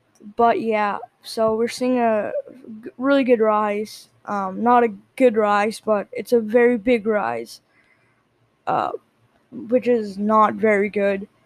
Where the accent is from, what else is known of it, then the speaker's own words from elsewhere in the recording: Queens, New York, United States; So in my hometown in Queens, let's see, oh, we can actually see per county.